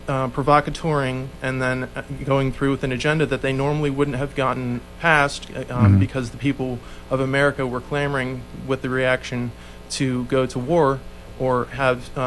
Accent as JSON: {"language": "English", "country": "United States", "said": "Yeah, you know, as an American citizen, I've been really concerned with a lot of the agenda that the government and the media are pushing"}